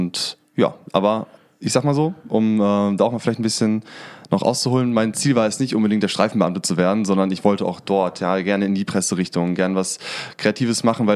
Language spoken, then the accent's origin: German; Bottrop, North Rhine-Westphalia, Germany; Schon immer im Ruhrgebiet habe ich gelebt. Also ich komme aus Bottrop und bin so ein Ruhrgebietskind auch.